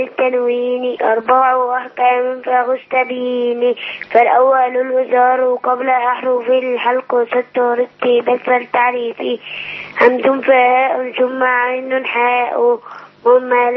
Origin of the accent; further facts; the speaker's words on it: El Mahalla El Kubra, Gharbia, Egypt; من المحلة الكبرى.